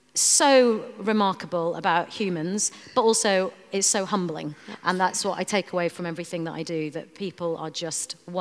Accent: Bradford, Yorkshire and the Humber, United Kingdom; So I grew up in Bradford and in Yorkshire.

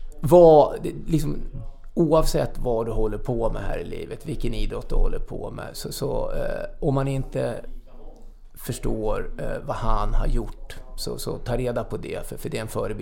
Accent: Västerås, Västmanland County, Sweden; jag är uppvuxen i Västerås och pappa tog mig på band.

